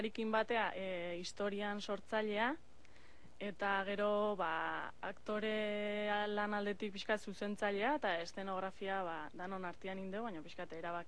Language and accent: Basque; Zarautz, Basque Country, Spain; Bai, Zarautz.